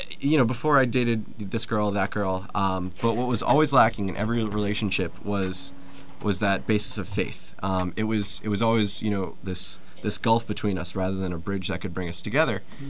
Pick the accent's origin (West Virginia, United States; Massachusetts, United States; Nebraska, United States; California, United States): Massachusetts, United States; Boston; I'm born and raised in Boston, but I also went to Catholic University.